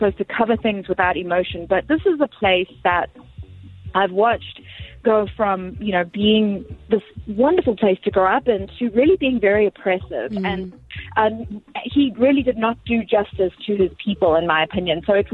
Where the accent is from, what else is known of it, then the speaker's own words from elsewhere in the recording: Zimbabwe; who was born and raised in Zim